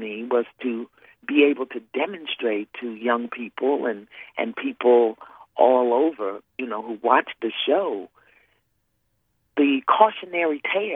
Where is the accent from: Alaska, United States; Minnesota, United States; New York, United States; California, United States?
New York, United States; Brooklyn; I'm from Brooklyn.